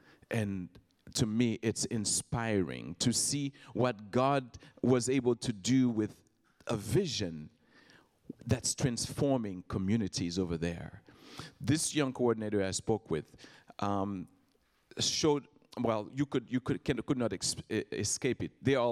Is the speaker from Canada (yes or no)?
no; Haiti; I grew up in Haiti and I see certain things.